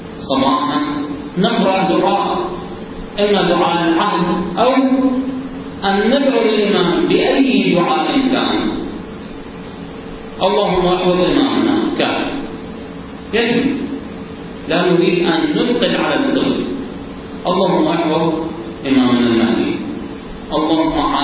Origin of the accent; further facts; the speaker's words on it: Iraq; طفولتنا في العراق بذاتها طفولة معذبة، طفولة معتدى عليها،